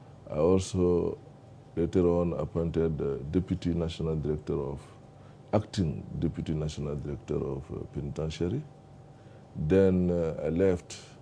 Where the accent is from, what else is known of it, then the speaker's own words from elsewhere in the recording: Mali; I am a Malian. I came from Mali.